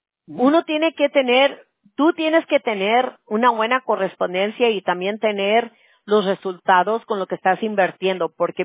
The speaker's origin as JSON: {"language": "Spanish", "region": "California", "country": "United States", "tie": "born or raised there", "said": "Yo soy de California, yo nací de aquí, mis abuelos eran de México."}